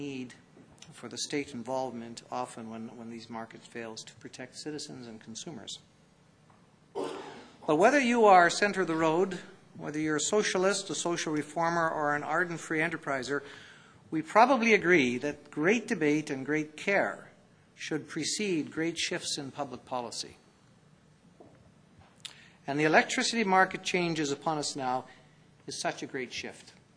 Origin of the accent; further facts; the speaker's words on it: Ontario, Canada; and I'm from Ontario originally